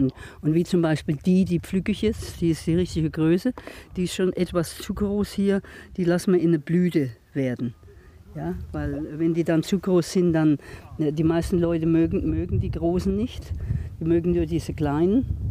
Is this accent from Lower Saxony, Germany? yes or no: no; Würzburg, Bavaria, Germany; now in Australia; Vom nördlichen Bayern bin ich. Ich komme aus Würzburger Gegend, also es ist Weinland wirklich und hat eigentlich mit Carpen nichts zu tun.